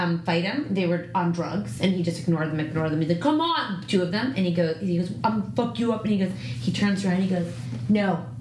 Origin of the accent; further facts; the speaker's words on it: Canada; and I'm a Canadian.